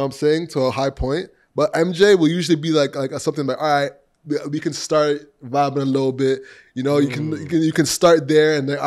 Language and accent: English; Toronto, Ontario, Canada; I'm from Scarborough too. You know, shout out Scarborough.